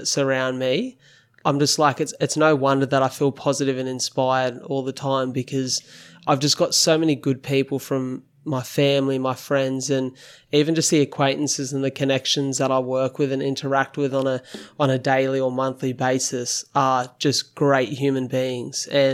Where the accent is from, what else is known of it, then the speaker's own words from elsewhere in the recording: Wollongong, New South Wales, Australia; I grew up here in the Wollongong area, and I love this place.